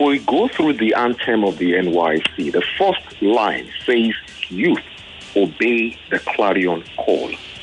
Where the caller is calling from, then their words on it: Ikorodu, Lagos, Nigeria; I'm calling from Ikorodu.